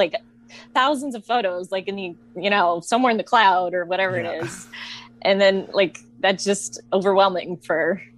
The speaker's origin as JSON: {"language": "English", "country": "Poland", "tie": "born or raised there", "said": "So growing up in Poland, like we didn't have the best technology."}